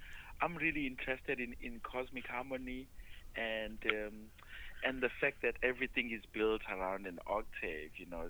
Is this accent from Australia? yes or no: no; South Africa; first language Zulu; English is a second language; in Isizulu, which is my native tongue